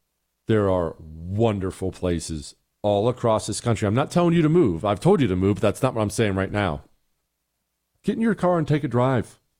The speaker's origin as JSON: {"language": "English", "region": "Montana", "country": "United States", "tie": "born or raised there", "said": "I've been to Ennis several times because I grew up in Montana, so I already knew I loved Ennis."}